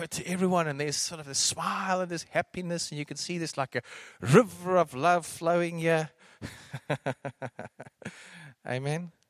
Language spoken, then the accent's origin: English; South Africa; Even being a South African is irrelevant because I am a citizen of the kingdom of God. I'm an Afrikaner, but that is also irrelevant. I love Afrikaners. I was part of the Voortrekkers.